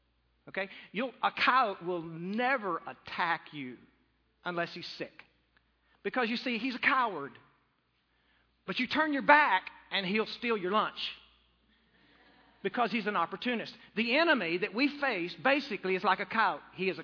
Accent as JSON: {"language": "English", "region": "Texas", "country": "United States", "tie": "born or raised there", "said": "I grew up in West Texas. I grew up around coyotes."}